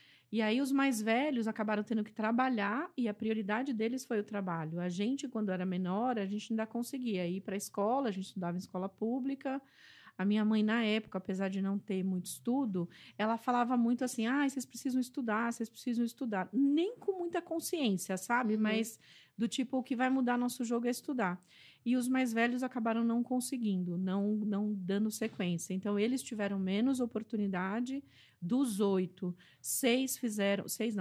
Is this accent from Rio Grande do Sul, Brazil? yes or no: no; São José da Tapera, Alagoas, Brazil; born there; Onde eu nasci, não tinha cartório. Que se chama São José da Tapera, porque era um povoado no sertão de Alagoas.